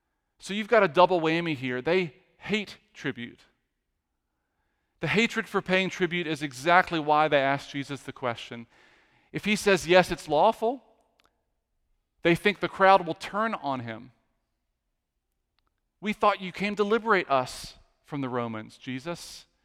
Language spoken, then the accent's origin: English; Richmond, Virginia, United States; And growing up in Richmond, I remember the toll on 95 right in the middle of the city, the Belvedere Toll Plaza.